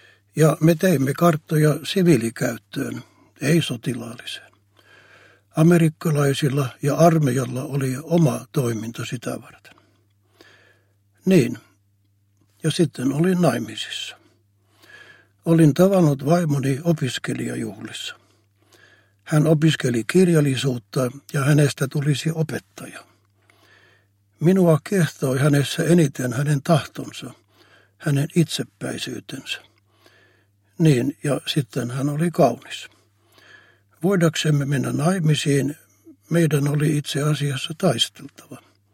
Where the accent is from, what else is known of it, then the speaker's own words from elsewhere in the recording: Ho Chi Minh City, Vietnam; moved away as an adult; Tulen Vietnamista, Etelä-Vietnamista.